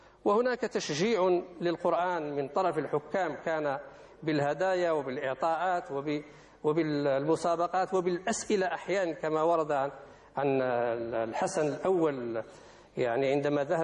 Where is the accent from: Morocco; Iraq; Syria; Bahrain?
Morocco; عندنا في المغرب